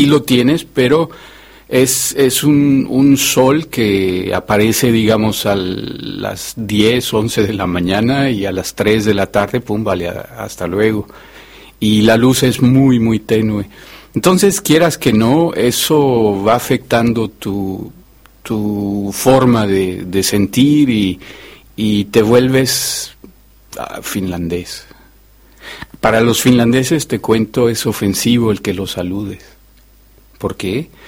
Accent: Mexico City, Mexico; soy originario de la Ciudad de México y nunca estuve más de 10 años, por decirte algo, en una ciudad.

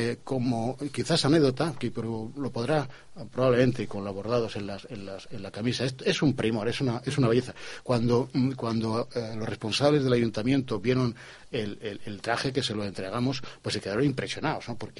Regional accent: Segovia, Castile and León, Spain; Yo soy de Segovia capital

